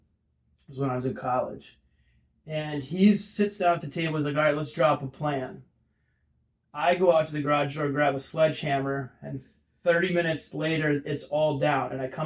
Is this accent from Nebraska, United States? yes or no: no; Plymouth, Minnesota, United States; also born or lived in Iowa City; No, I grew up in Plymouth, Minnesota, up in the cities. Okay. And then moved down to Iowa for undergrad.